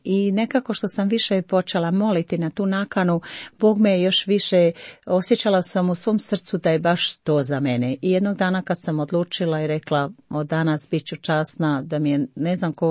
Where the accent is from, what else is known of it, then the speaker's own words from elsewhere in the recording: Letnica, Gjilan District, Kosovo; rodom sam iz Letnice, rodom sam iz Gospinog svetišta Majke Božje Letničke na Kosovu.